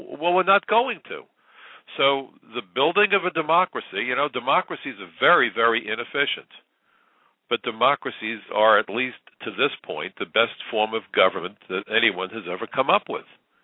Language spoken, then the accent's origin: English; New York, United States; I'm a New Yorker. New York is probably the most ethnically diverse city, certainly in the United States, if not the world.